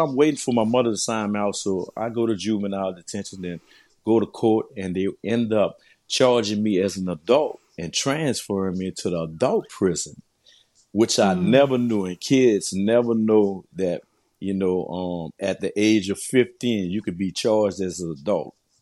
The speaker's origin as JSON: {"language": "English", "town": "New Orleans", "region": "Louisiana", "country": "United States", "said": "I come from New Orleans, a poverty-stricken neighborhood that was infested with drugs and violence."}